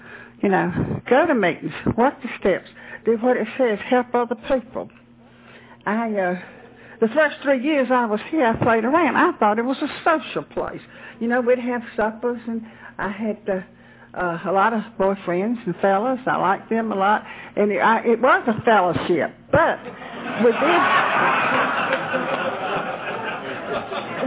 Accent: Durham, North Carolina, United States; I forgot to say I was raised in Durham, North Carolina.

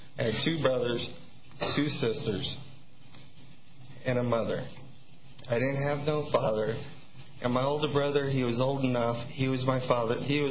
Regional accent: Santa Clara, California, United States; And back then, I lived in Santa Clara. I was brought up in Santa Clara

